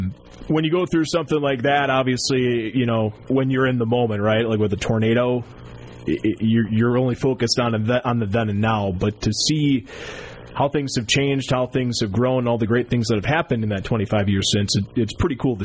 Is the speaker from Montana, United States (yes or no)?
no; Mount Horeb, Wisconsin, United States; I grew up in Mount Horeb, which is a little bit east of Barneveld